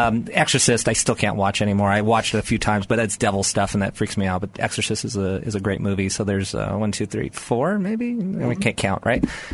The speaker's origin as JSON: {"language": "English", "town": "Antioch", "region": "California", "country": "United States", "tie": "born or raised there", "said": "I come from a town in Northern California called Antioch. And, you know, back then it was just like, you know, mountains and trees."}